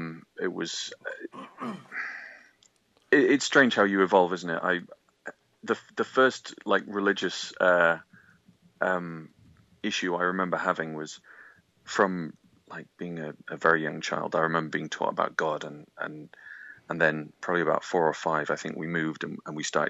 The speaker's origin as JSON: {"language": "English", "region": "Yorkshire and the Humber", "country": "United Kingdom", "tie": "born or raised there", "also_born_or_lived": "Midlands", "said": "I was born in the Midlands in Britain, and grew up mostly in Yorkshire, in a very liberal Methodist church"}